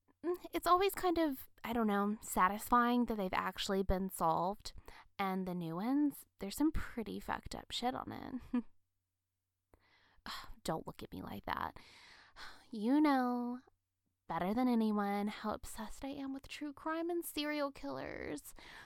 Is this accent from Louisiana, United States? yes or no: no; South Carolina, United States; And this one comes from my home state of South Carolina.